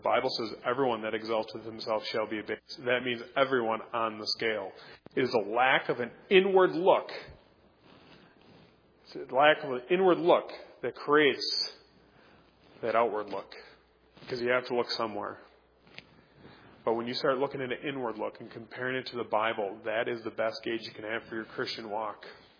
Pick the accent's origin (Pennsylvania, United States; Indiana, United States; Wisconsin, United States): Wisconsin, United States; Oshkosh; I grew up in Oshkosh, Wisconsin. It's a little different than growing up in inner city Milwaukee, isn't it?